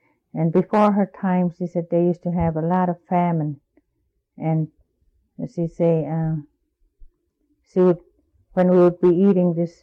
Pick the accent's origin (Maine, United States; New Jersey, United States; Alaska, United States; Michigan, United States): Alaska, United States; Alatna; born there; first language Inupiaq; English is a second language; I was born in Alatna.